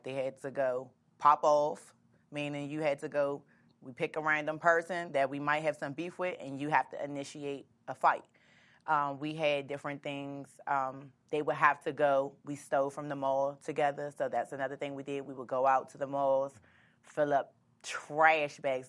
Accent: Washington, District of Columbia, United States; So growing up in D.C., I'm from Southeast.

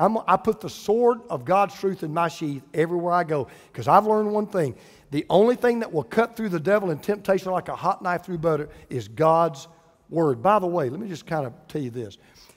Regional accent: the South, United States; I'm from the South, no fried foods, no sweets.

